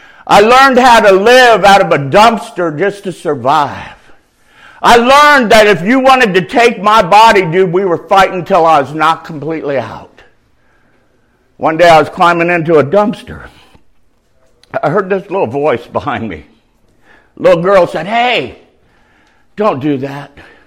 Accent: San Bernardino, California, United States; I was raised in San Bernardino, California, Southern Cal.

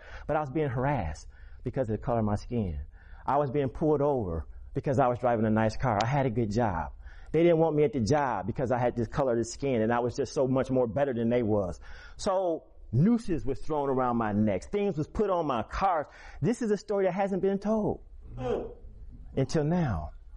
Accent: Port Huron, Michigan, United States; also born or lived in Fort Wayne, Indiana; I am from Fort Wayne, Indiana, but I was raised in Port Huron, Michigan. It's 30 minutes outside of Detroit.

